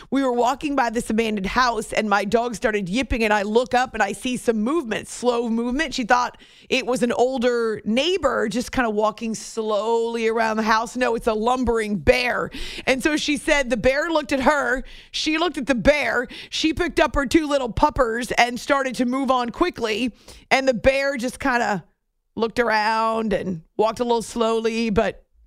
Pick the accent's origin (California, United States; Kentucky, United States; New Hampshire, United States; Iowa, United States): New Hampshire, United States; because I grew up in New Hampshire. We had a bear that lived in our front.